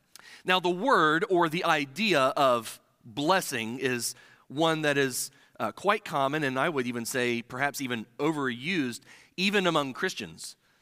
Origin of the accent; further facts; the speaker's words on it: Midwest, United States; I was not born and raised in the South. I was born and raised in the Midwest, so to you, I guess I'm something of a Yankee, I guess.